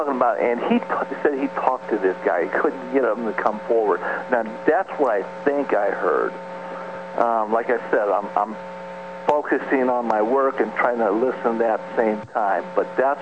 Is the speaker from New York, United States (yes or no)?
no; Michigan, United States; I'm from Michigan and I did a lot of fishing